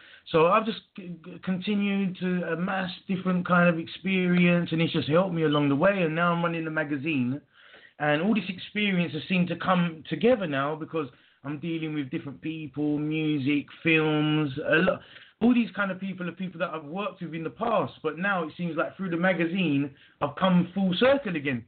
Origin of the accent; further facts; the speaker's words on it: London, United Kingdom; Yes, sir. I was born in London.